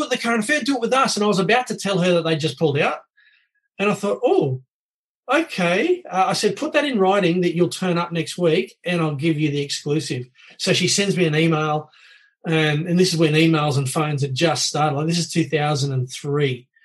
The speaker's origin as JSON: {"language": "English", "town": "Bankstown", "region": "New South Wales", "country": "Australia", "tie": "born or raised there", "said": "I grew up in the Bankstown area, then I'd seen a mass immigration into the area. I'd seen how the area had changed, not for the better."}